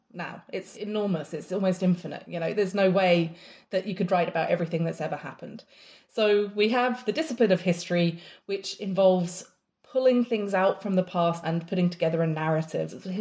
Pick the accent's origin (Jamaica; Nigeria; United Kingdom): United Kingdom; England; also born or lived in Ireland; and that I'd grown up in different countries, and that perhaps somehow my own status as an Irish immigrant in England growing up, maybe that affected what I chose to look